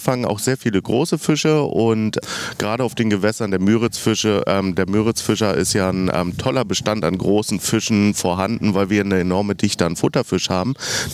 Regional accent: Neubrandenburg, Mecklenburg-Vorpommern, Germany; born there; now in Berlin, Germany; also ursprünglich bin ich gebürtiger Mecklenburger tatsächlich. Ich bin in Neubrandenburg geboren und bin mit meinen Eltern irgendwann mal kurz vor die Grenze nach Berlin gezogen

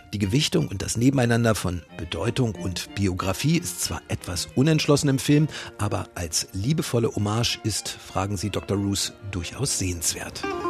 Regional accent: Iran; Selbst für mich als Iraner, ich lebe in Teheran, ist es immer wieder überraschend

